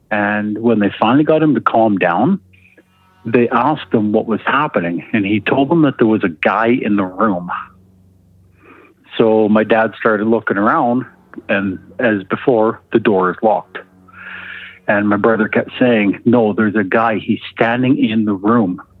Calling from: Alberta, Canada; calling from Alberta.

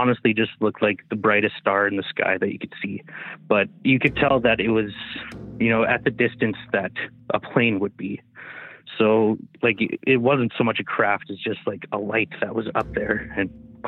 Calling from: Smithers, British Columbia, Canada; From Smithers, BC.

